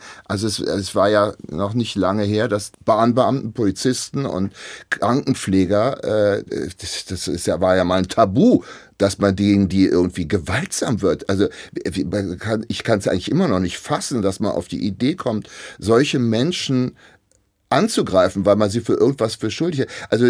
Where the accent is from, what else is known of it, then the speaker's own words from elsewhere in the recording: West Germany, Germany; also ich bin ja Wessi